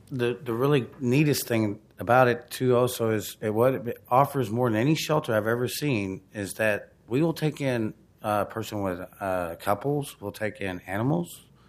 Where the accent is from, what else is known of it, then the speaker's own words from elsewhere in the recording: Houston, Texas, United States; now in Portland, United States; So I'm from Houston, Texas. I've never seen anything like this before.